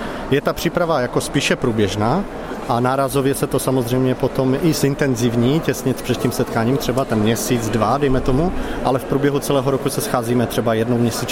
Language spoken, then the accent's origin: Czech; Moravian-Silesian Region, Czechia; Po diecézi hrajeme různě, ale nejvíce se soustředíme kolem Ostravy, kde většina z nás bydlí.